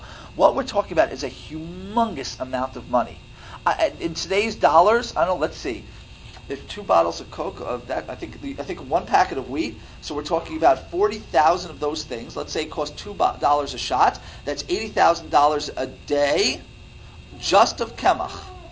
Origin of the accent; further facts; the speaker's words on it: United States; I'm prejudiced because I'm born and raised in America mostly.